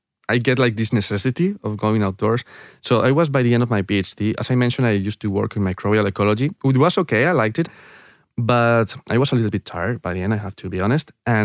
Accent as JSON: {"language": "English", "country": "Spain", "tie": "born or raised there", "said": "My hometown is like 1 hour away from Madrid. It's near the mountains."}